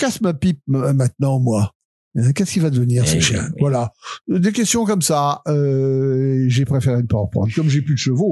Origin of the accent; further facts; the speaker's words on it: Clary, Hauts-de-France, France; also born or lived in Cambrai; je suis né à Cambrai, mais la ferme de mon père était à Clary, qui est un petit village au sud de Cambrai. Et j'ai passé les 20 premières années de ma vie.